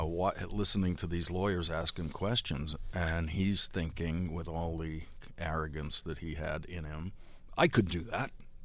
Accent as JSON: {"language": "English", "town": "Dorchester", "region": "Massachusetts", "country": "United States", "tie": "born or raised there", "said": "And so I was growing up in Dorchester, which is the largest"}